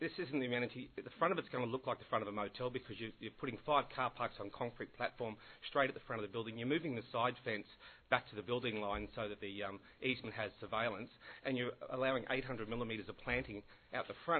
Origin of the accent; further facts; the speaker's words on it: Brisbane, Queensland, Australia; I grew up in Holland Park, and this kind of housing was at Woolloongabba and Spring Hill.